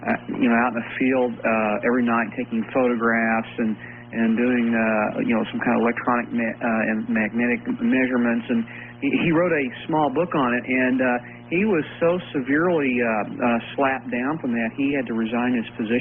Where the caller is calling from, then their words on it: Cape Girardeau, Missouri, United States; I'm calling from Cape Girardeau, Missouri.